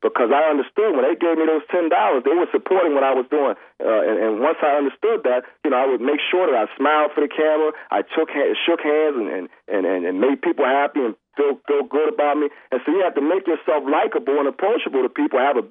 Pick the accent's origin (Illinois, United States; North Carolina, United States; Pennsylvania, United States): Pennsylvania, United States; Philadelphia; You know, now I'm from Philadelphia, and those sports fans in Philadelphia are absolutely crazy about those sports.